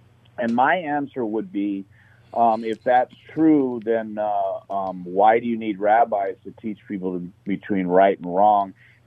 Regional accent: Culver City, California, United States; Oh, I didn't live in Inglewood. I grew up in Culver City.

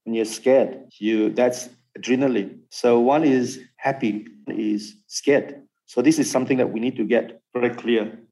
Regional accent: Malaysia; now in Dubai, United Arab Emirates; So what's important is, I think the understanding as a Malaysian, the understanding of world class

